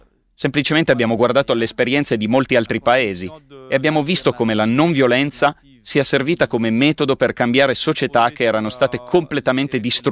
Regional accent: North Kivu, DR Congo; sono un attivista ecologista e difensore dei diritti umani. Vengo dalla Repubblica Democratica del Congo, precisamente dalla parte orientale, dalla provincia del Nord Kivu.

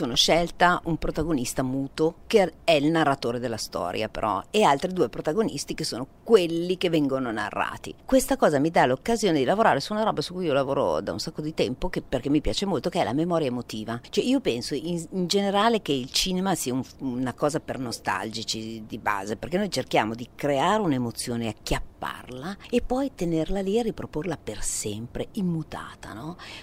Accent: Milan, Lombardy, Italy; moved away as an adult; now in Rome, Italy; sono milanese, essendo io nata e cresciuta a Milano, avevo pensato, però manco da Milano da tanti anni perché vivo a Roma da una ventina d'anni

